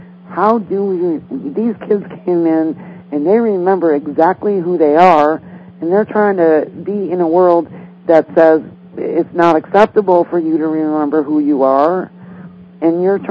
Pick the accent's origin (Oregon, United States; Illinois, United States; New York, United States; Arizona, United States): Illinois, United States; And we're both from Illinois.